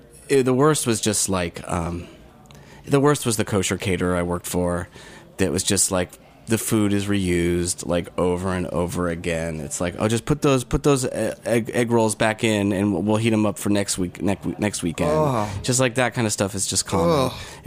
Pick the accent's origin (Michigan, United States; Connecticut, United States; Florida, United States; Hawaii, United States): Michigan, United States; When I was growing up, I grew up in Michigan, I worked at this deli called Zingerman's, which is a really famous